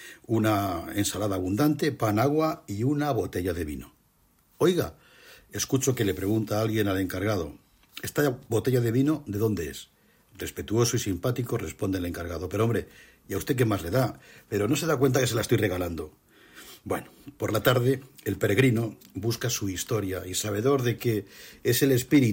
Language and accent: Spanish; Castilla-La Mancha, Spain; las que yo me como en el mes de agosto en mi tierra, que es La Mancha.